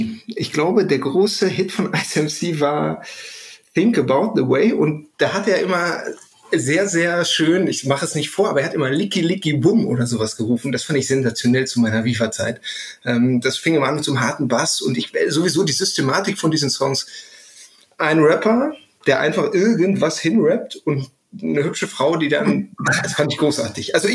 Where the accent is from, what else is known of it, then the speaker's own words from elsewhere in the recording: North Rhine-Westphalia, Germany; ich komme jetzt aus dem Ruhrpott, das war ja durchaus etwas prolliger